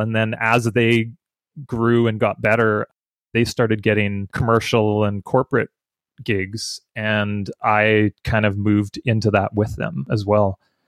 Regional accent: Canada; So it's a pretty good deal as a Canadian to be able to do that.

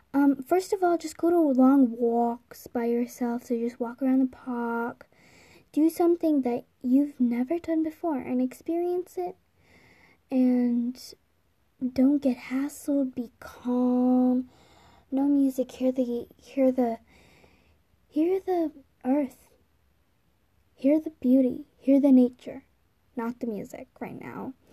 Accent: Australia; I know this might sound sad, but I'm from Australia

